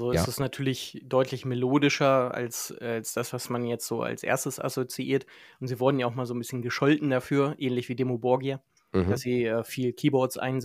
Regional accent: Harz, Germany; ich bleibe auch gleich zu Hause im Harz, in meiner Heimat.

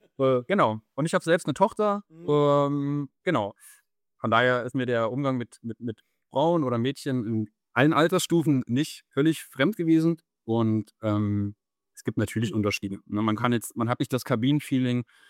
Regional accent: Thuringia, Germany; Ich komme aus Thüringen ursprünglich

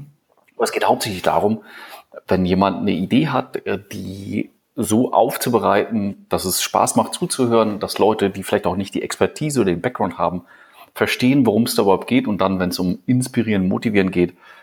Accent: Bad Malente-Gremsmühlen, Schleswig-Holstein, Germany; Das stimmt, ich komme eher nicht aus Berlin. Und zwar komme ich aus Bad Malente-Gremsmühlen

